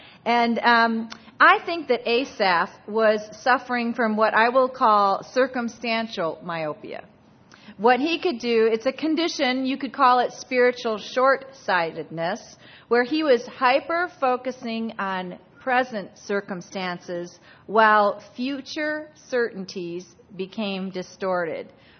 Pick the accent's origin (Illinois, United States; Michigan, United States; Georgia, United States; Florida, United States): Michigan, United States; I was raised in Michigan, so it's going to have to go get a lot rougher than this